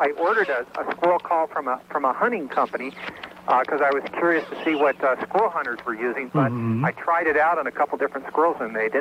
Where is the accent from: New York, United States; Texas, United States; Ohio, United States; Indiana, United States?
Indiana, United States; moved away; Well, actually, I grew up in Indiana.